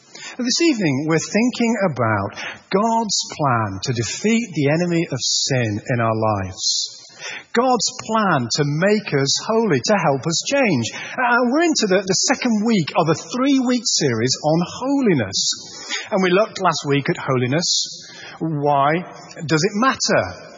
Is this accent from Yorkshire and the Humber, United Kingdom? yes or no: yes; Yorkshire and the Humber, United Kingdom; So growing up in Yorkshire, it mattered who was the toughest kid in the street.